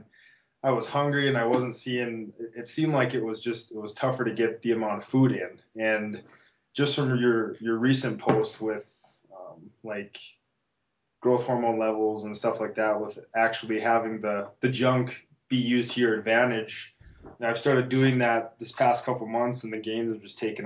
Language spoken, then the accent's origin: English; North Dakota, United States; I am from North Dakota.